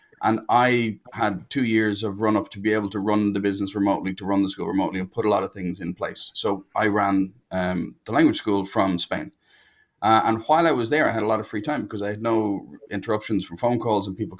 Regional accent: Dublin, Leinster, Ireland; I am from Dublin in Ireland, which is the center of the known universe.

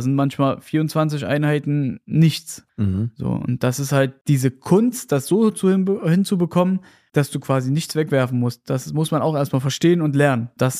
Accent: Gera, Thuringia, Germany; also born or lived in Caucasus; Also ich bin ursprünglich aus dem Kaukasusgebiet. Meine Eltern sind nach Deutschland geflohen, 98, und seitdem bin ich eigentlich in Gera. Ich bin hier groß geworden

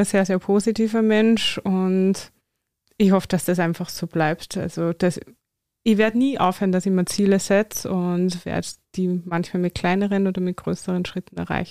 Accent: Vienna, Austria; Ja, ich liebe Österreich, ich liebe Wien. Meine Heimat, ich bin zwar nicht viel da, aber ich liebe es trotzdem.

